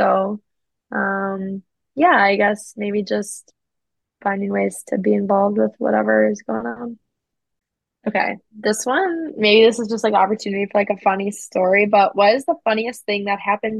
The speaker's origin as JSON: {"language": "English", "region": "Midwest", "country": "United States", "tie": "born or raised there", "said": "And I grew up in the Midwest and was around like snow and cold winters and stuff."}